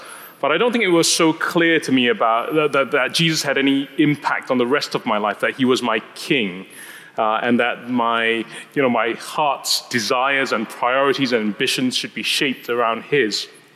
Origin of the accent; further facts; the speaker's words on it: Singapore; I grew up in Singapore. My parents were educated.